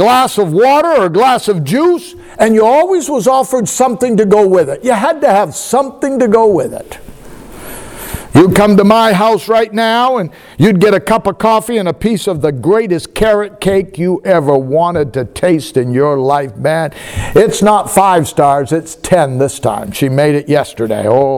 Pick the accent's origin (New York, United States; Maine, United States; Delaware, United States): Maine, United States; born there; I was born in Maine. I'm from the Northeast.